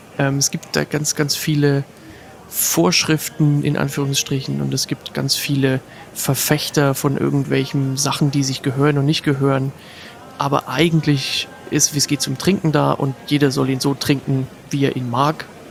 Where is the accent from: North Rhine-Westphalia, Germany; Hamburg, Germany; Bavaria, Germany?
Hamburg, Germany; also born or lived in East Germany; für mich natürlich als Hamburger